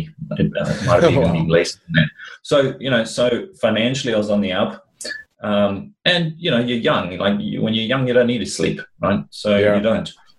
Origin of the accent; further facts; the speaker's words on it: South Africa; I've lived in seven different countries, and I grew up in Africa, in South Africa.